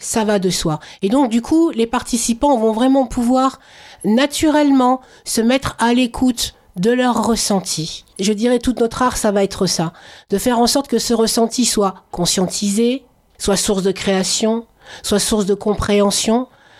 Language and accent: French; Grand Est, France; born there; Donc je suis née en Lorraine, ma famille est du Sud-Ouest